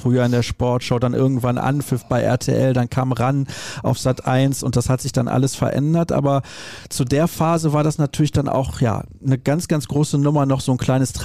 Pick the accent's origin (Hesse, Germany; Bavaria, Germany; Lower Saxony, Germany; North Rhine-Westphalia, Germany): North Rhine-Westphalia, Germany; Solingen; Ich bin damals mit dem Zug aus meiner Heimatstadt Solingen nach Dortmund gefahren